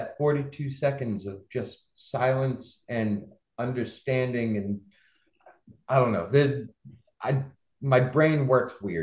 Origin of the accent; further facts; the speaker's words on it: Nashua, New Hampshire, United States; Our area in town, we're from Nashua, New Hampshire.